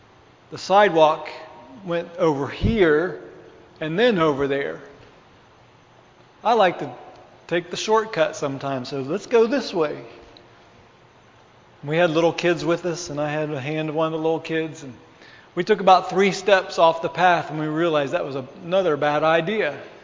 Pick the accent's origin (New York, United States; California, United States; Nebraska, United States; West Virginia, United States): West Virginia, United States; something a little strange that I had never seen before growing up in West Virginia